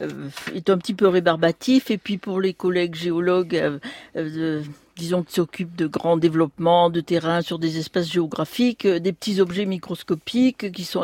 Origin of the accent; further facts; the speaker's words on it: Massif Central, France; Je viens d'une petite ville du Massif central